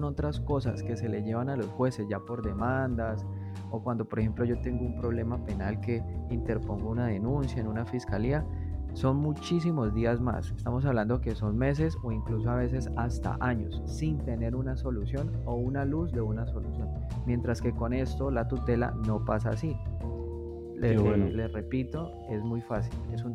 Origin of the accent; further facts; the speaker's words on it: Colombia; quienes tenemos ciudadanía colombiana o somos colombianos